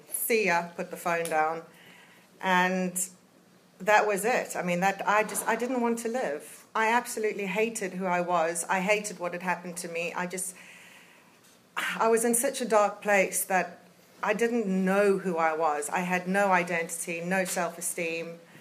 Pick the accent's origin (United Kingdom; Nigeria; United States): United Kingdom; England; They knew I came from England, you know, that was it.